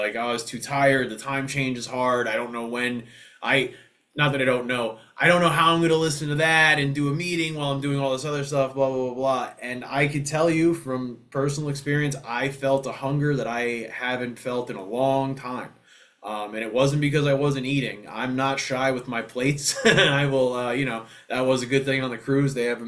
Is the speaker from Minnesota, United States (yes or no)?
no; New Jersey, United States; which I'm from Jersey, right outside of New York.